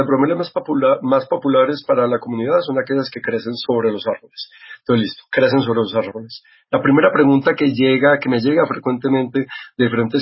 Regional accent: Antioquia, Colombia; Bueno, en Antioquia, yo soy antioqueño

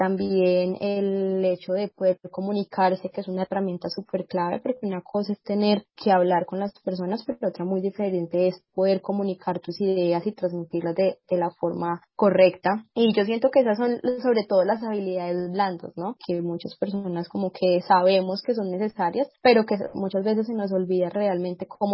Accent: Ibagué, Tolima, Colombia; yo soy de Ibagué y siempre quise estudiar ingeniería de minas

